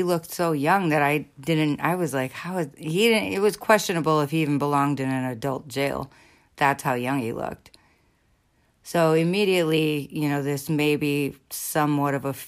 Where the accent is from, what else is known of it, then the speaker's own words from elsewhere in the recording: Chicago, Illinois, United States; I'm pretty sure I've known murderers in my life, just based on me growing up in Chicago and different things, maybe.